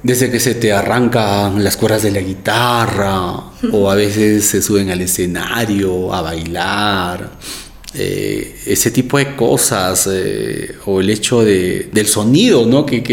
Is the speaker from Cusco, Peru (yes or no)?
yes; Paucartambo, Cusco, Peru; me regalaron un hermoso poncho de mi pueblo, Paucartambino.